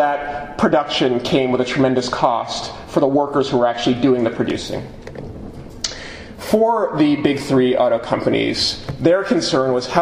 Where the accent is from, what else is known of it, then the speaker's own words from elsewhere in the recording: East Coast, United States; I'm not from Detroit, I'm from the East Coast.